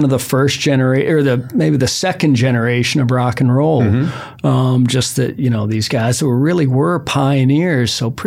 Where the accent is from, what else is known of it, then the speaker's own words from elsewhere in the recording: Belmont, Massachusetts, United States; Belmont, right beside Boston.